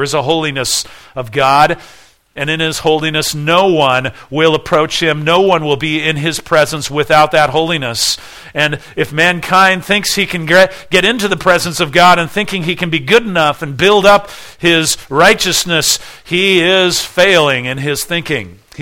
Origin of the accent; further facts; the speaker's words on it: United States; But I didn't grow up in that. I grew up in Christian USA, and I'm a pretty good person.